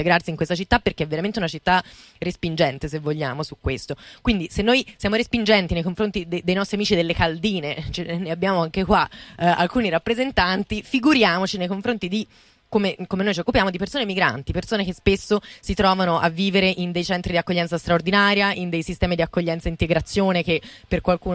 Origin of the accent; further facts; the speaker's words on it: Bagno a Ripoli, Tuscany, Italy; io sono fiorentina, nata a Bagnarripoli, devo ammetterlo, cresciuta pure a Bagnarripoli, però comunque sono cresciuta a Firenze